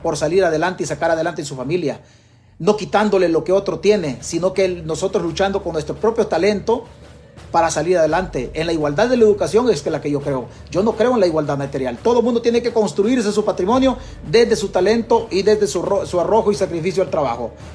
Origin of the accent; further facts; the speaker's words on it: El Salvador; Y posiblemente comamos mierda como salvadoreños.